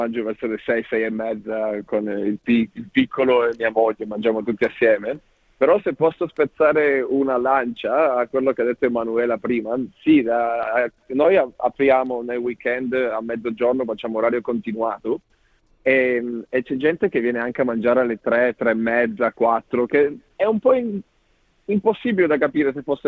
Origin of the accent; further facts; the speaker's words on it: Trieste, Friuli-Venezia Giulia, Italy; moved away; Io sono del nord-est, sono di Trieste